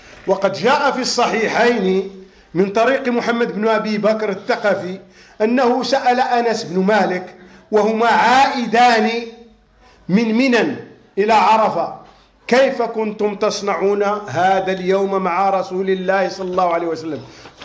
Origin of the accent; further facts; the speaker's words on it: Morocco; وبه يعمل عندنا في المغرب